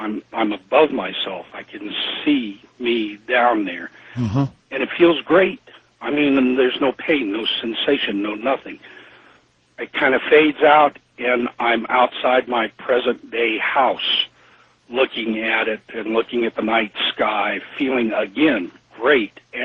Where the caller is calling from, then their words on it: Fairbanks, Alaska, United States; I'm calling from Fairbanks, Alaska.